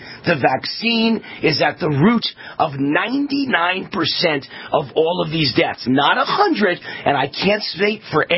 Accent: Mount Vernon, New York, United States; And by the way, I'm from Mount Vernon, New York. I'm one of the few famous white people ever from Mount Vernon, New York.

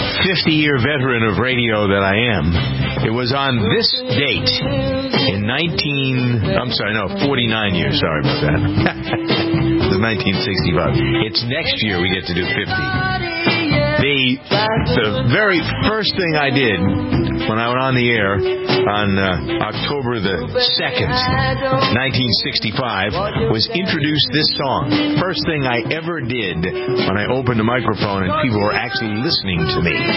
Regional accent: New England, United States; accent: New England; And I had begun to lose Kenny my New England accent

